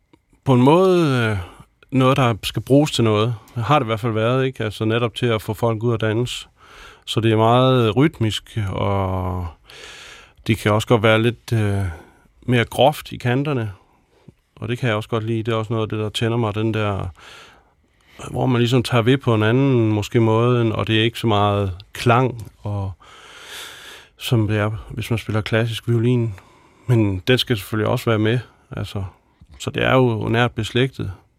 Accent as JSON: {"language": "Danish", "town": "Vejle", "region": "Region of Southern Denmark", "country": "Denmark", "tie": "born or raised there", "said": "jeg gik på Steinerskolen over ved Vejle, hvor jeg voksede op."}